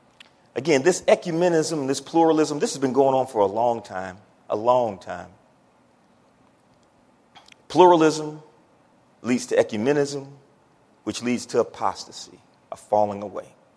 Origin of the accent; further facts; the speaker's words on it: Akron, Ohio, United States; That's my hometown. Akron, Ohio is where I'm from.